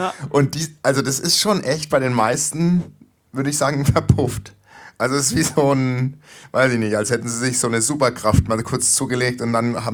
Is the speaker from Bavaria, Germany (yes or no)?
yes; Coburg, Bavaria, Germany; Weil in Coburg, wo ich herkomme.